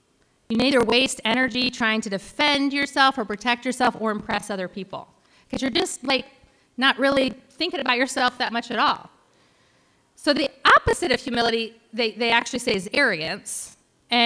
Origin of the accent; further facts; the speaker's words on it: Ohio, United States; I'm from Ohio, which is actually quite flat